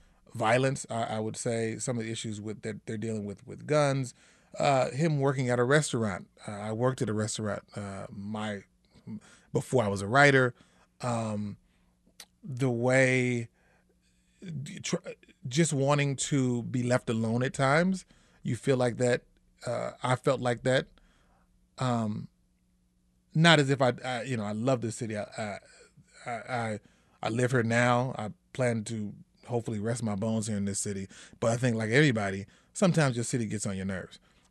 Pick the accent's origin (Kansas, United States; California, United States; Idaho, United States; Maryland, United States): Kansas, United States; I grew up in Wyandotte County, which is definitely predominantly Black.